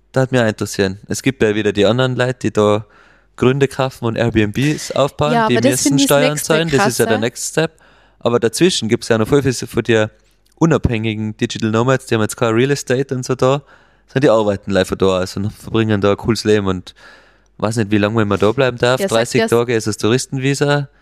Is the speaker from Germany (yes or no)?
no; Austria; bei uns in Österreich